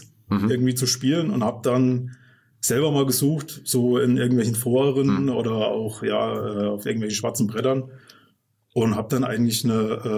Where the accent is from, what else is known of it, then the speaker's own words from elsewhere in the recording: Thuringia, Germany; now in Fulda, Germany; Obwohl meine Frau auch aus Südthüringen ist. Also wir kommen beide quasi aus der Gegend, aber uns hat es dann halt hierher verschlagen.